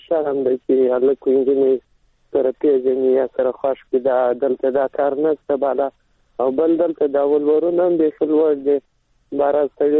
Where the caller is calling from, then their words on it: Helmand, Afghanistan; او سامان د هلمند سره